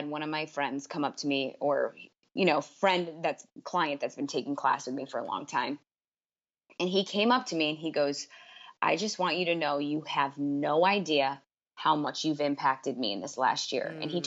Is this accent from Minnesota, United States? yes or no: no; New York City, New York, United States; like, as a New Yorker, you can see it on the train